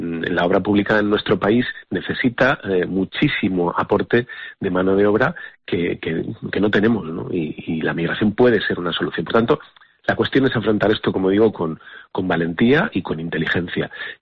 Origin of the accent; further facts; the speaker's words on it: Castile and León, Spain; yo de donde vengo, Castilla y León